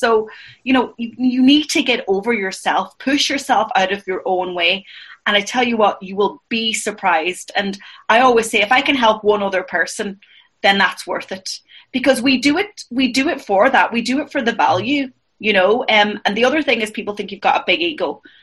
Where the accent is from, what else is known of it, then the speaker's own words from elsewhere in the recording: Ireland; we have as Irish people